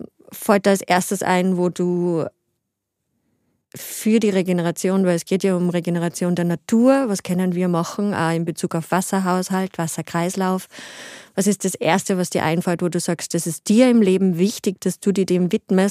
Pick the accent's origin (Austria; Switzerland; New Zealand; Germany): Austria; Upper Austria; weil ich bin ja aus Oberösterreich